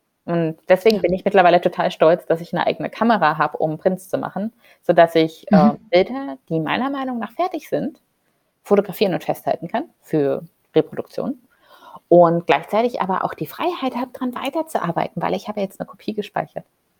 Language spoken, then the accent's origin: German; Brandenburg, Germany; born or raised there; also born or lived in Berlin; now in Seoul, South Korea